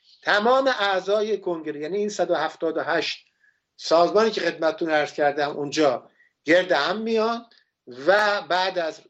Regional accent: Iran; چون همه میدونستم منم ایرانی هستم

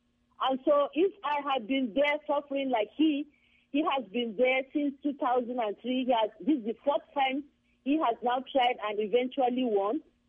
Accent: Nigeria; English is a second language; But as a Nigerian, I know that the change that is really going to be changed

